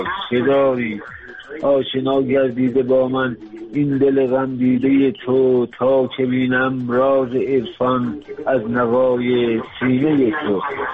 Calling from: Shiraz, Fars, Iran; شیراز هست، از شیراز هستم

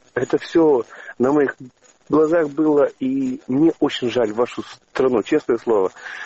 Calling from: Sacramento, California, United States; Я звоню вам из города Сакраменто, штат Калифорния.

